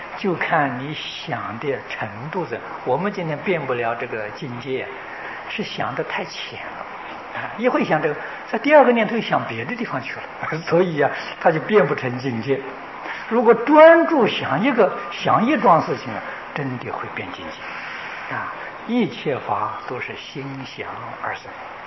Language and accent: Chinese; China